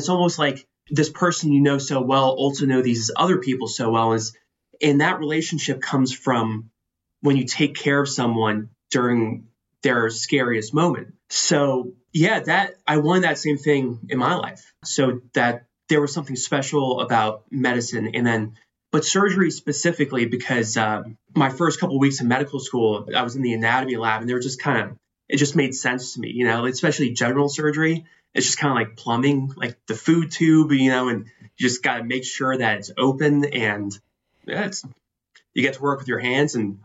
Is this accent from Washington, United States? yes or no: no; Florida, United States; Yeah, well, I grew up in Florida.